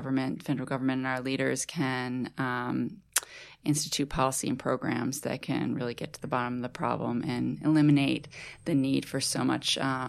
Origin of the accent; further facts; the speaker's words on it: Boston, Massachusetts, United States; now in New York City, United States; I live in New York City. I'm from Boston originally.